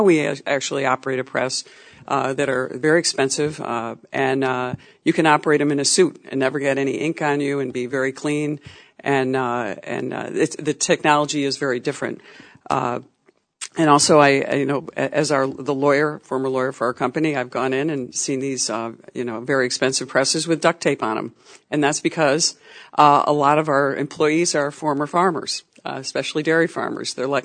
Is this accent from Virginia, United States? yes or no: no; New York, United States; So I'm from New York State, and even as a lawyer